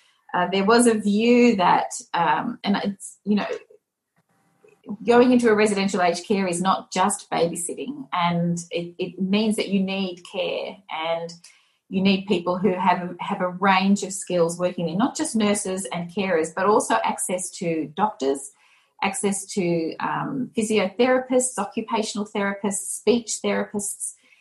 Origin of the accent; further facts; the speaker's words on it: Victoria, Australia; I am from Victoria